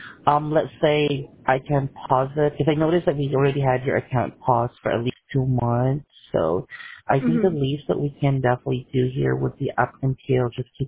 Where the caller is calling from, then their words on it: Philippines